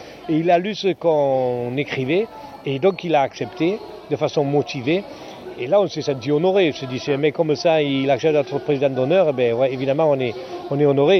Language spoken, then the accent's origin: French; France; nous, en tant que Français, de quoi on va se mêler?